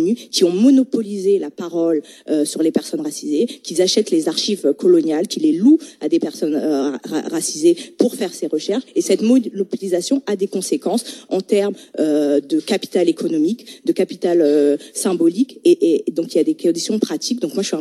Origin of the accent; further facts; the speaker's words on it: Haiti; Je n'ai pas la même vie en tant que haïtienne